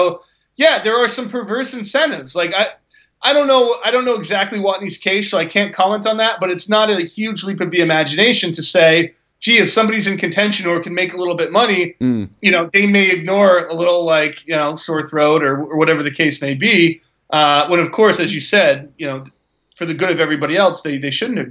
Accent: Northern US, United States; now in South Carolina, United States; And I live here, so I think I can say that, even though I'm from the North

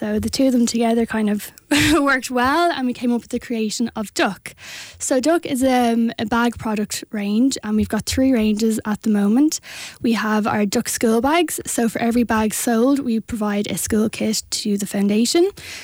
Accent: Bray, Leinster, Ireland; So we're actually both from Bray.

